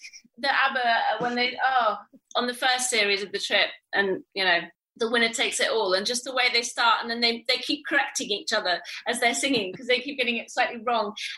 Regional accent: Italy; because I was born in Italy and I grew up there.

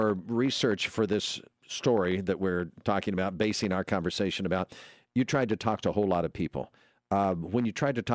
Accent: Macon, Missouri, United States; I grew up in Macon, Missouri.

